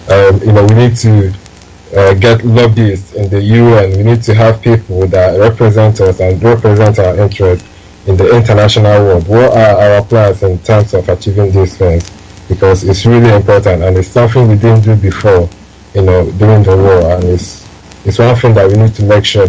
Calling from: London, United Kingdom; I'm calling from London.

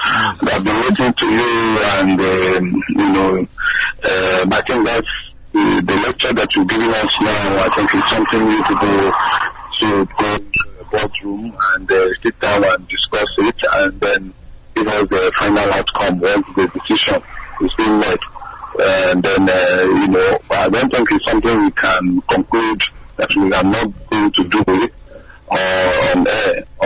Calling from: Dublin, Leinster, Ireland; I'm calling from Dublin, Ireland.

